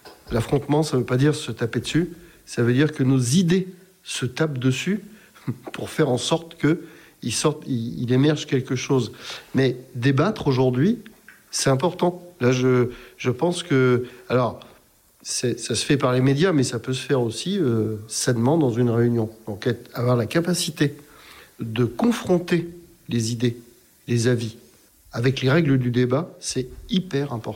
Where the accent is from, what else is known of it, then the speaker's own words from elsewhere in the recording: Tours, Centre-Val de Loire, France; born there; c'est dans mon sang, des origines corses, quoi. Et puis, bien sûr, des origines tourangelles, hein, parce que je suis né à Tours, quand même.